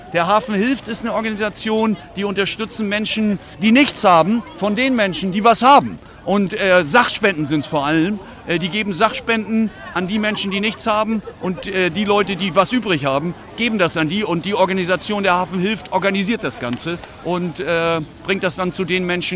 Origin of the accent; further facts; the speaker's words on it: Schleswig-Holstein, Germany; ich komme aus Schleswig-Holstein, Flensburg mag ich sehr